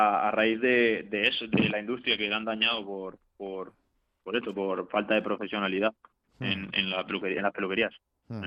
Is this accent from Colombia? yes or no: yes; Colombia; mi familia, somos de Colombia, entonces sí. Hace 2 años y medio fuimos a Colombia